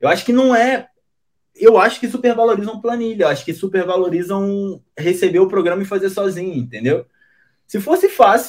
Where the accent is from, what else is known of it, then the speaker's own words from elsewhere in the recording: Rio de Janeiro, Brazil; now in São Paulo, Brazil; Eu saí lá do Rio fudido numa